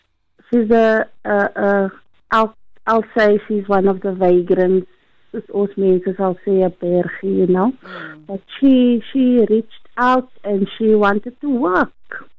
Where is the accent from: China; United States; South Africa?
South Africa; Bontville; I'm from Bontville. I used to be a member of the AFM congregation in Bontville.